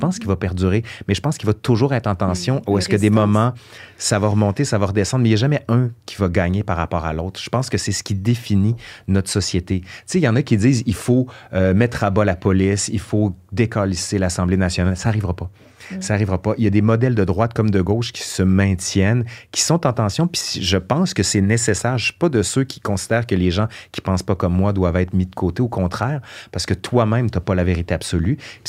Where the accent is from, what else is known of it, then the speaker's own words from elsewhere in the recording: Quebec City, Quebec, Canada; puis moi, je viens de Sainte-Foy, à Québec